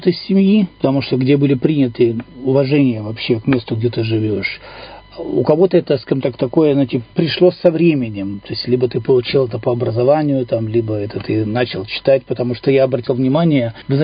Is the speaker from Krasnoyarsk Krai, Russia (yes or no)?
no; Irkutsk, Irkutsk Oblast, Russia; Да, и я со второго Иркутска.